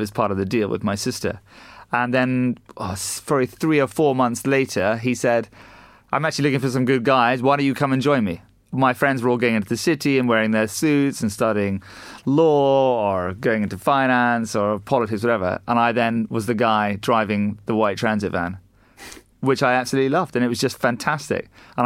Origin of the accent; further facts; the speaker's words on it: Scotland, United Kingdom; also born or lived in United States / Asia; We grew up in Scotland originally, which you and I discussed earlier. Then we spent some time in the US and then a little bit of time in Asia.